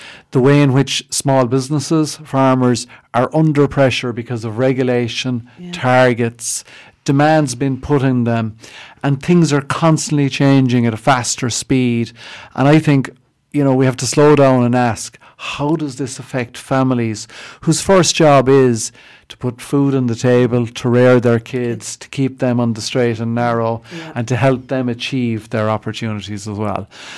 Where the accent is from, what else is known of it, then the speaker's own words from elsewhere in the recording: Munster, Ireland; I began my career in Laois, and I'm one of the few people I know who have had two jobs in Laois, even though I come from Clare.